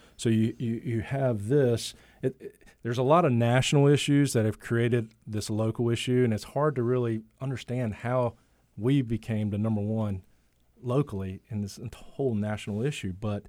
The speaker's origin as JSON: {"language": "English", "town": "Whiteville", "region": "North Carolina", "country": "United States", "tie": "born or raised there", "said": "I grew up in Whiteville, a small town about an hour from here"}